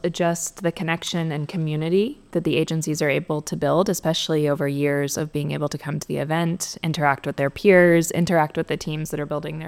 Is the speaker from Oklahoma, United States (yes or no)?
yes; Oklahoma, United States; born there; now in DFW area, United States; So originally, born in Oklahoma. We can go all the way back.